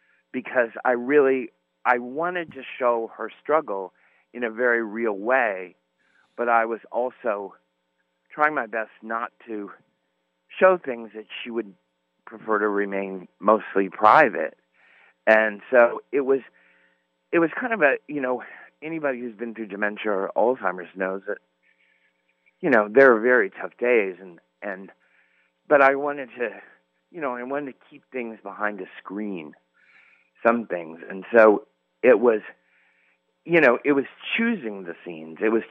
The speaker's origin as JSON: {"language": "English", "town": "Paris", "region": "Missouri", "country": "United States", "tie": "born or raised there", "also_born_or_lived": "Madison, Missouri", "said": "Well, this is my home, you know. I grew up in Paris, Missouri, and Madison, Missouri, and I went to school in Columbia"}